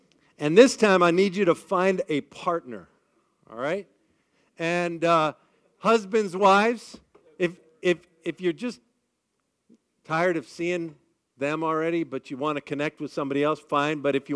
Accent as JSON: {"language": "English", "town": "Columbus", "region": "Ohio", "country": "United States", "said": "As Andrew gave you a little bit of a bio about me, I'm from Columbus, Ohio."}